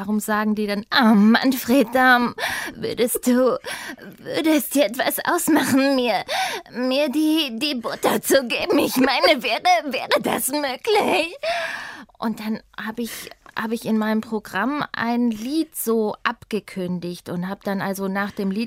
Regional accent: Ehningen, Baden-Württemberg, Germany; Das war herrlich, ja. Das war total schön, da aufzuwachsen.

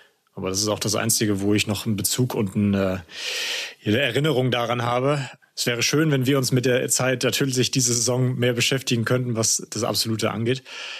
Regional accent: Rostock, Mecklenburg-Vorpommern, Germany; ich bin ja ein norddeutscher Junge, ich komme aus Rostock.

